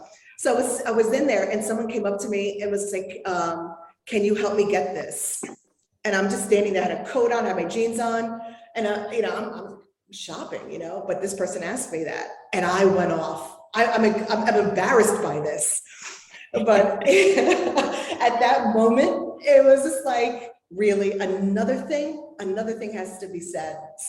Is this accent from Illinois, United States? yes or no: no; New York, United States; And I'm from New York.